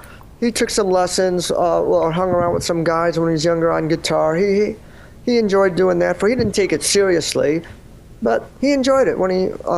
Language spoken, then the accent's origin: English; Chicago, Illinois, United States; I grew up in Chicago, actually.